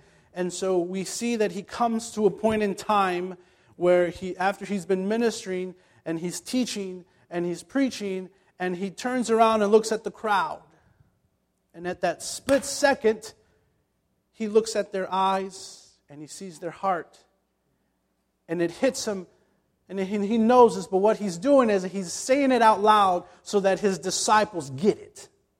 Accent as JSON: {"language": "English", "region": "Indiana", "country": "United States", "said": "I'm an Indiana boy, and so I come in, and as my wife and I, she's from Joliet, but I'm from Indiana"}